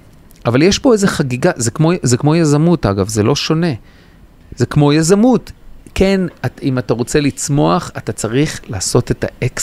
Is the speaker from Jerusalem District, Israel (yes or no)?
no; HaHotrim, Haifa District, Israel; moved away; קיבוץ החותרים. עזבתי אותו בגיל די צעיר